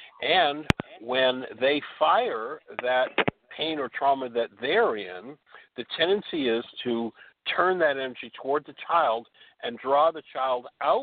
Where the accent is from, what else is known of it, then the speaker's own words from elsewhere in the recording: Canada; now in United States; even though I was brought up in Canada and here you are in the States.